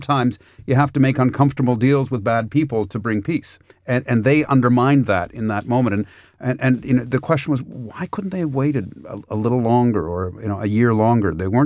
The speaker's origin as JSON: {"language": "English", "country": "Canada", "said": "for me as a Canadian"}